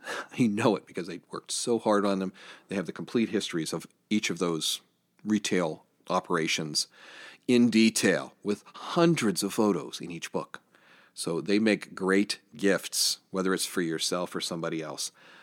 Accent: Johnstown, Pennsylvania, United States; If you're from the Johnstown area or live in the Johnstown area, Johnstown, Pennsylvania, my hometown

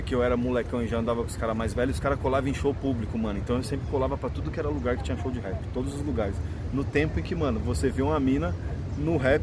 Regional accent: São Paulo, Brazil; born there; Não, eu nasci na Vila Mariana, que é um bairro nobre aqui em São Paulo, aqui do lado, inclusive.

